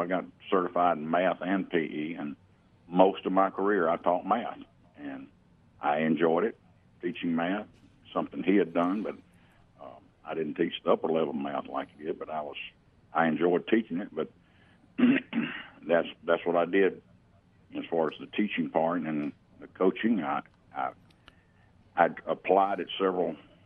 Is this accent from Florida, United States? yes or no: no; Thomasville, Alabama, United States; Well, I grew up in Thomasville, Alabama, and it was a great place to live